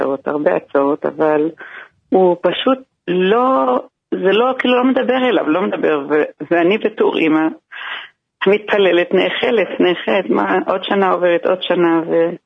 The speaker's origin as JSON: {"language": "Hebrew", "town": "Jerusalem", "region": "Jerusalem District", "country": "Israel", "said": "אנחנו מירושלים."}